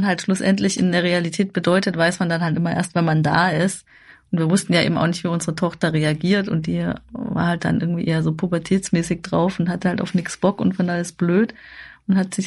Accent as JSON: {"language": "German", "country": "Germany", "said": "weil er anscheinend gemerkt hat, wir sind halt Deutsche."}